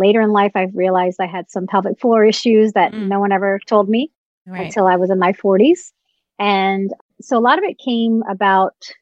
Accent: Virginia, United States; Postpartum Support Virginia in my home state.

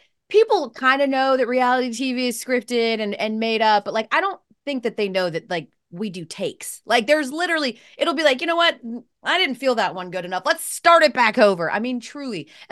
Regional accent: Atlanta, Georgia, United States; When I was living in Atlanta, of course I'm from Atlanta

